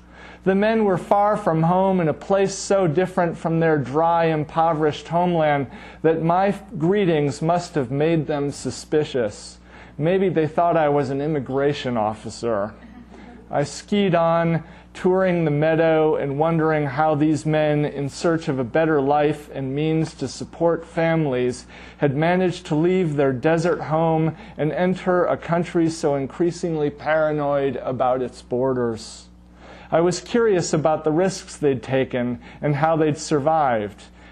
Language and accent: English; Aspen, Colorado, United States; It's about something that I saw when I was in my hometown in 2002. I grew up in Aspen, Colorado. And I was back there for my mother's funeral in 2002.